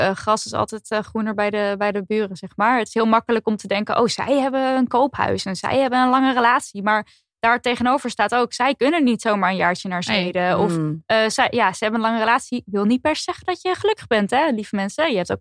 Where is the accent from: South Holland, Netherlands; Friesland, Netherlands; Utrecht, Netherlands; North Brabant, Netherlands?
Friesland, Netherlands; now in Brussels, Belgium; ik kom uit Friesland, maar woon er al een tijdje niet meer. Heb op veel andere plekken in Europa gewoond